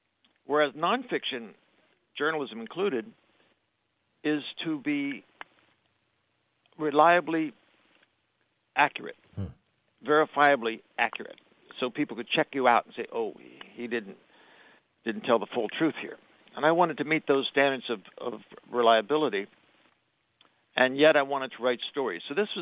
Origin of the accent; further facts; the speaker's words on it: New Jersey, United States; My mother had a dress shop in my hometown, which is in southern New Jersey